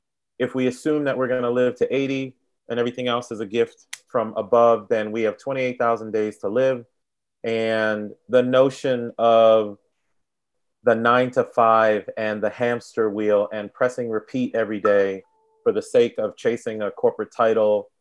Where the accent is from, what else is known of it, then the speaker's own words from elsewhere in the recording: Boston, Massachusetts, United States; also born or lived in New York; now in Washington, United States; I live in the Washington, D.C. area. I was born in New York, raised in Boston, but I live in DC by way of University of Virginia